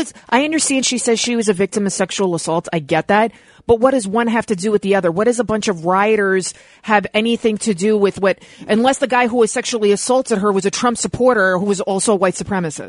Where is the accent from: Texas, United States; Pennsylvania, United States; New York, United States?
New York, United States; Bronx; You could tell I'm from the Bronx.